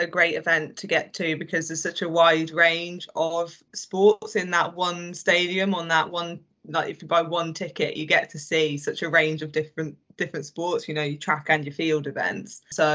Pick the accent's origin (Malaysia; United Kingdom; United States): United Kingdom; England; And even though I am English, I'm looking forward to watching Neil as well